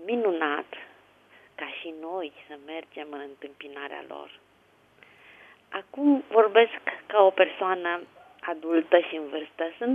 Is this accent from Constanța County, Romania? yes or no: yes; Constanța, Constanța County, Romania; Eu sunt din Constanța.